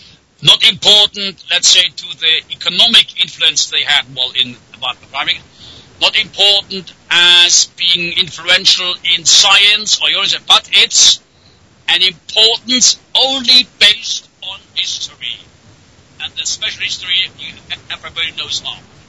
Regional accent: Weinheim, Baden-Württemberg, Germany; Every year in my hometown, Weinheim near Heidelberg, as you mentioned it, we had in the autumn a kind of political weekend

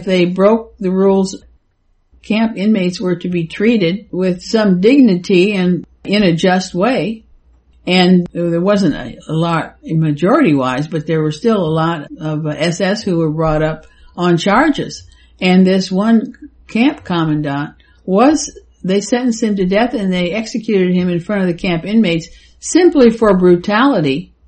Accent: United States; I, as an American, don't know what it's like to be born and grow up in a country that is putting out this kind of propaganda

